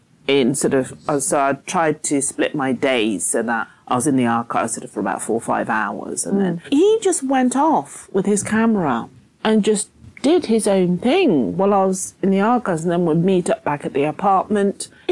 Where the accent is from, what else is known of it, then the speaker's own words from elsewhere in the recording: Zimbabwe; born there; first language Shona; English is a second language; I do still speak my mother tongue, because I was born in Zimbabwe.